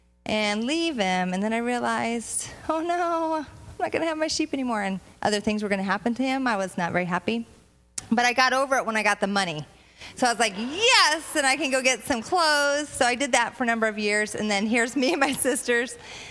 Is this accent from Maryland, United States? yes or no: no; Montana, United States; moved away as an adult; also born or lived in Texas; now in California, United States; I always say I'm originally from Montana, even though I've not lived there for probably, I don't know, 26 plus years.